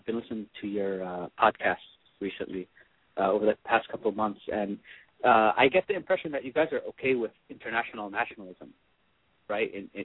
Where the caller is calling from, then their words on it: Virginia, United States; Hey, Kyle, Mike. … calling from Virginia.